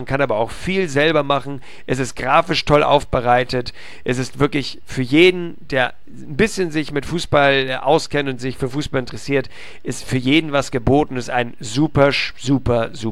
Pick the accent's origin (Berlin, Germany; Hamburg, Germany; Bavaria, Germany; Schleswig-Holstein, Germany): Hamburg, Germany; wir natürlich haben uns als Hamburger für den Hamburger Sportverein entschieden